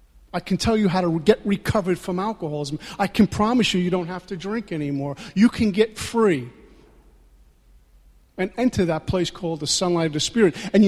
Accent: Brooklyn, New York, United States; I'm from Brooklyn, right?

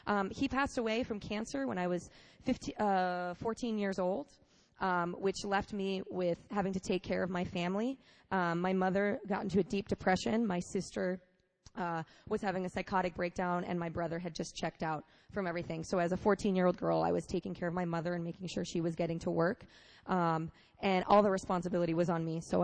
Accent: Worcester, Massachusetts, United States; I am from Worcester, Massachusetts. I grew up in a Puerto Rican Cuban household.

